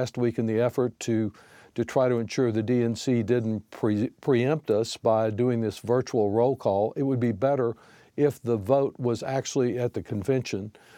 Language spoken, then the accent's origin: English; Texas, United States; I expect that to happen tonight in my home state of Texas when I participate in the delegation meeting.